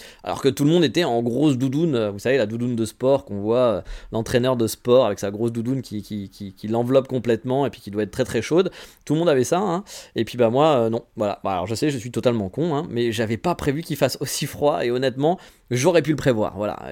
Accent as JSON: {"language": "French", "country": "France", "said": "je suis français"}